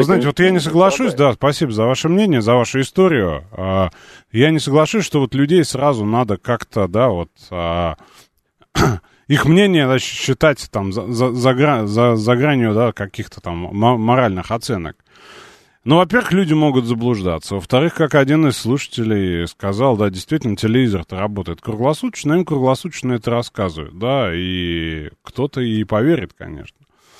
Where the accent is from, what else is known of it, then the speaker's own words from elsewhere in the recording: Moscow, Russia; Мы, москвичи, считаем себя их одним народом.